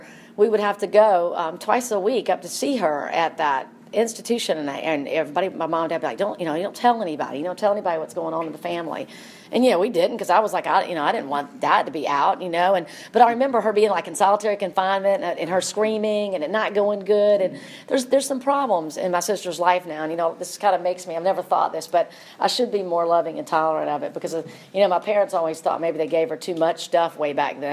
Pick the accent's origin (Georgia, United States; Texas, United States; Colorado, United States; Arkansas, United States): Georgia, United States; Atlanta; So I'm from Atlanta, born and raised. I live over inside the perimeter off Barcliff Road, and I went to elementary school at Oak Grove, and I went to high school at Lakeside, and I still live in that area